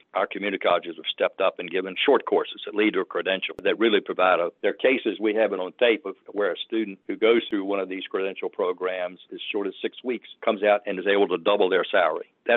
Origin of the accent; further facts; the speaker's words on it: Hopewell, Virginia, United States; I grew up in Hopewell, a business community, industry community, not too far from here.